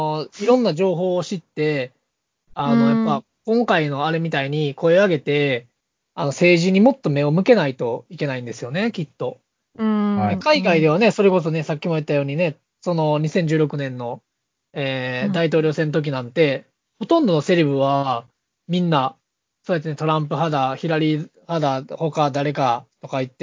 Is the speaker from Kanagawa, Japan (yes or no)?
yes; Yokosuka, Kanagawa, Japan; あ、うわ、でも、横須賀市ですね。